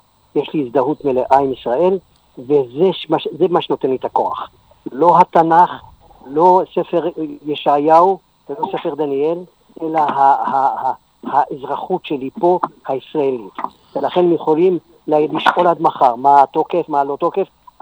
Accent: Casablanca, Casablanca-Settat, Morocco; now in Israel; אני גדלתי כיהודי מלא בקזבלנקה. באתי לפה ונהייתי פחות יהודי, פחות חילוני.

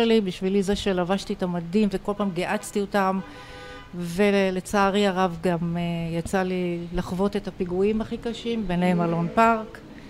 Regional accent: Netanya, Central District, Israel; אני ילידת נתניה. גאה. נולדתי בנתניה.

